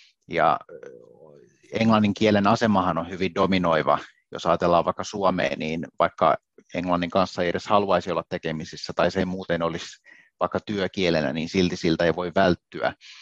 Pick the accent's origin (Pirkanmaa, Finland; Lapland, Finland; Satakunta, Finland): Pirkanmaa, Finland; Hämeenkyrö; koska mä oon kotoisin Tampereen seudulta tällaisesta pienestä Hämeenkyrö-nimisestä kunnasta, missä siis ei puhuta ruotsia ollenkaan